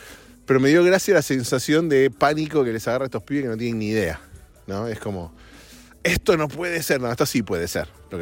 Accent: Argentina; moved away as an adult; Primero, porque viví casi 45 años en mi país. Segundo, porque tengo toda mi familia ahí. Tercero, porque pago impuestos en Argentina.

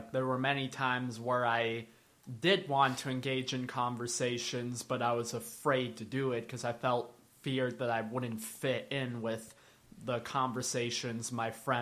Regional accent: Fort Wayne, Indiana, United States; And then I've spent pretty much all my life here in Fort Wayne

